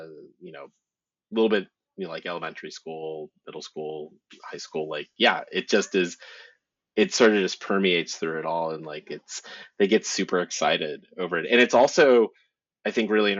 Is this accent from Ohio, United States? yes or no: yes; Ohio, United States; now in Richmond, United States; I am originally from Northeast Ohio in the United States. I have been living now though in Richmond, Virginia. It's almost going on 20 years.